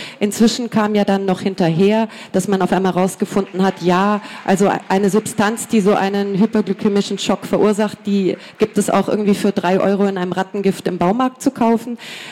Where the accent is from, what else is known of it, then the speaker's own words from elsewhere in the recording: Bavaria, Germany; born there; ich komme gebürtig aus Bayern